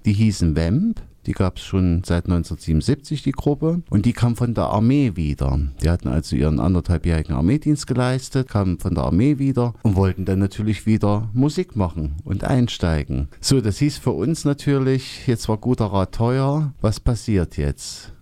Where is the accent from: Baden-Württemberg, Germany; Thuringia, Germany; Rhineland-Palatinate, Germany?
Thuringia, Germany; Apolda; born there; Also ich wohnte damals noch in Apolda, bin ja gebürtiger Apolderer